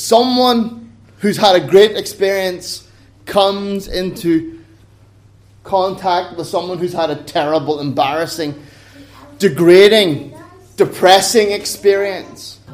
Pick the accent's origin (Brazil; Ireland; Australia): Ireland; I'm from Ireland. We don't speak Greek there.